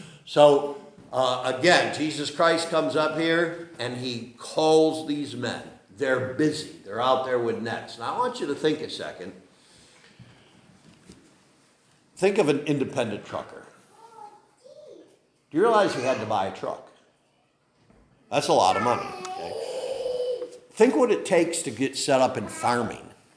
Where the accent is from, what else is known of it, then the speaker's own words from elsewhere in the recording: New York, United States; I grew up on the Ishaway Creek down in Cattaraugus County, and we would go down there in the springtime and such